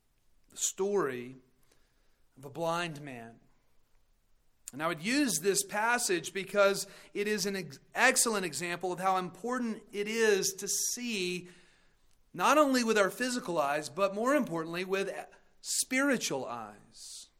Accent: Amarillo, Texas, United States; I'm a pastor from Amarillo.

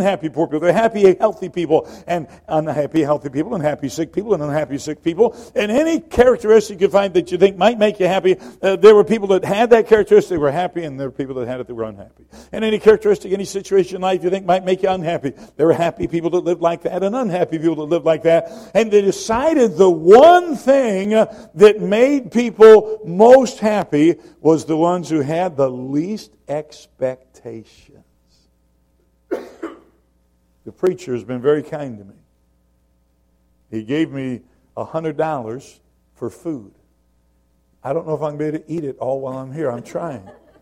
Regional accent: Michigan, United States; also born or lived in South Carolina; I was born in South Carolina, I went to school most of the time in Michigan.

